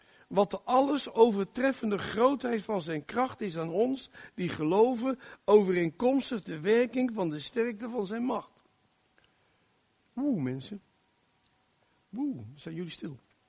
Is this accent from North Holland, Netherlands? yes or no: no; Rotterdam, South Holland, Netherlands; Ik kom uit Rotterdam, dat kan je niet horen denk ik, maar daar kom ik wel vandaan. 25 jaar als voorganger in Spijkenisse gediend en 8 jaar in Den Haag. En we nu weer terug wonend in Rotterdam, met echte Rotterdamse humor.